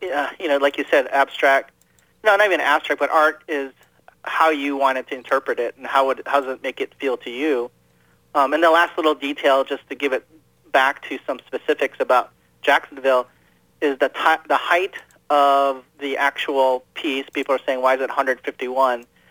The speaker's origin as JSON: {"language": "English", "country": "Philippines", "said": "My largest sculpture is in my homeland right now in the Philippines. I'm Filipino."}